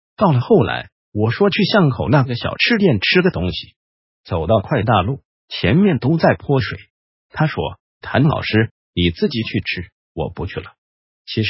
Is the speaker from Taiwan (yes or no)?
yes; Taiwan; 我一直觉得我们台湾人在玩这场游戏的时候，大多有一个非常不可思议的封印。